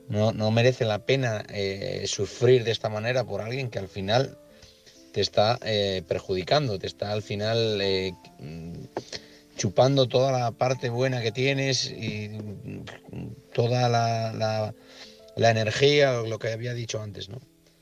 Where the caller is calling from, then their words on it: Oviedo, Asturias, Spain; de Oviedo.